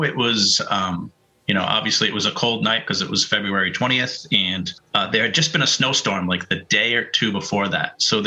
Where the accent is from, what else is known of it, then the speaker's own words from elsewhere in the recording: Pawtucket, Rhode Island, United States; But yeah, I grew up in Pawtucket, but I lived all over Rhode Island.